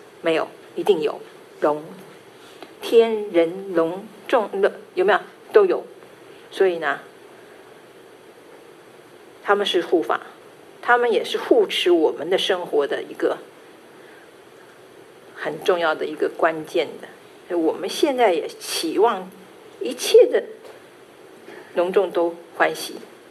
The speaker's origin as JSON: {"language": "Chinese", "country": "China", "said": "我们中国人来说的话，我们说啊"}